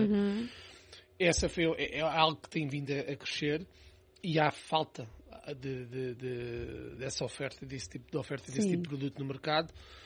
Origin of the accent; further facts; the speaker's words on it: Portugal; Que sou português, viver em Portugal é fantástico.